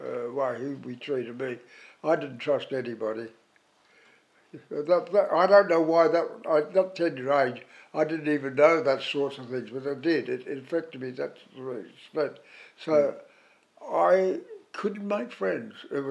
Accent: Australia; I'm not Chinese. I'm Australian, born dead, born McGill.

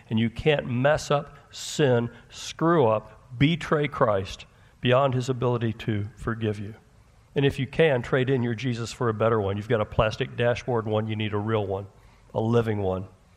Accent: Texas, United States; I grew up in Texas, so I remember the sound of like hurricanes and tornadoes.

